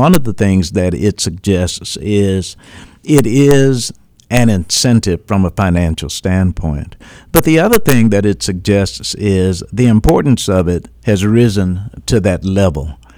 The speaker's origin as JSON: {"language": "English", "town": "Chicago", "region": "Illinois", "country": "United States", "tie": "born or raised there", "lives_now": "Kansas City, United States", "said": "my hometown, Chicago, Illinois, and here in Kansas City, Missouri."}